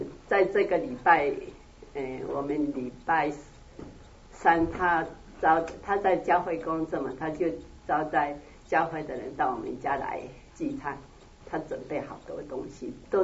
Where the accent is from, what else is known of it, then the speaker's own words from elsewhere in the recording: Taiwan; 我从台湾来这里刚好四个月，